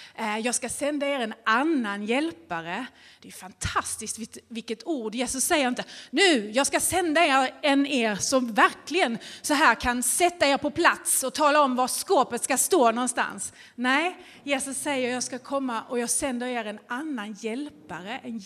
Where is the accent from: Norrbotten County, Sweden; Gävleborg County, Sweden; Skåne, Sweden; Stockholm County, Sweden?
Skåne, Sweden; jag är skåning från början